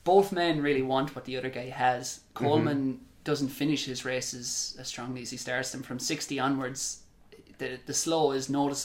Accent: Ireland; I say that as an Irishman who's not a fan of Conor McGregor

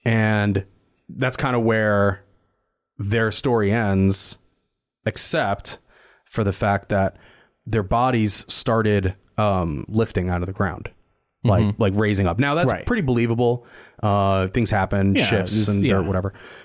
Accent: New Jersey, United States; this is a resort town that I grew up in New Jersey, around Big Lake.

